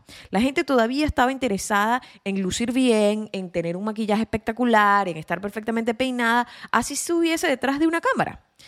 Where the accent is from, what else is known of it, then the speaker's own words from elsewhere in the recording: Venezuela; moved away as an adult; he comenzado desde cero 4 veces en 3 países distintos. Por motivos personales y familiares, salí de Venezuela hace más de 12 años.